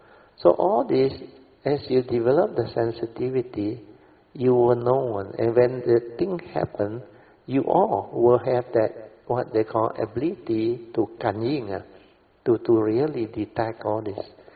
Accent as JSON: {"language": "English", "country": "Malaysia", "said": "Asked us where we from. After we explained to them. We are for you from Malaysia."}